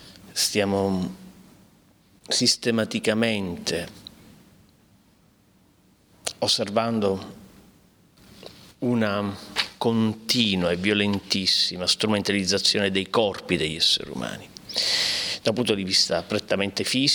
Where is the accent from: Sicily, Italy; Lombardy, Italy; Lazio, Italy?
Sicily, Italy; Palermo; first language Palermitan dialect; io sono di Palermo e il mio primo linguaggio è il dialetto palermitano, che è un fatto fortemente fisico